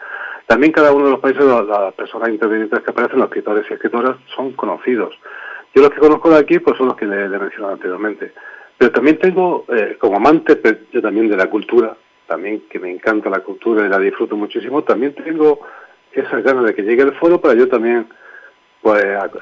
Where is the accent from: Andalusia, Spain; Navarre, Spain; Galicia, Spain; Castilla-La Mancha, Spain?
Andalusia, Spain; Somos almerienses y todos tenemos el mismo acento prácticamente. La comarca somos más o menos, somos pueblos vecinos